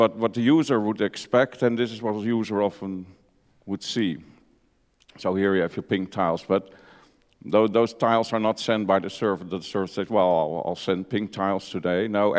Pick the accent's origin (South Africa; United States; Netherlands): Netherlands; I'm from the Netherlands and doing various things there.